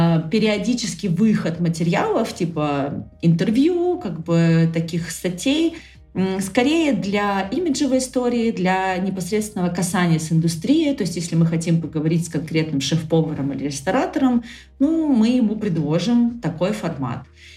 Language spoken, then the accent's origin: Russian; Krasnodar, Krasnodar Krai, Russia; но вообще я из Краснодара